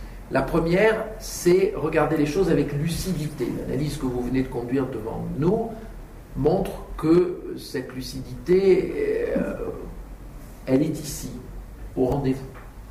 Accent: Toulouse, Occitanie, France; je suis Toulousain d'origine et donc évidemment ce territoire ne m'était pas inconnu.

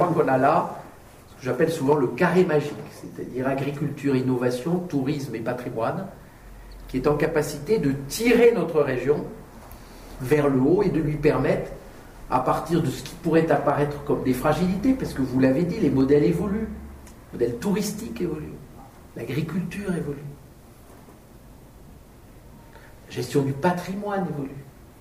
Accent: Toulouse, Occitanie, France; je suis Toulousain d'origine et donc évidemment ce territoire ne m'était pas inconnu.

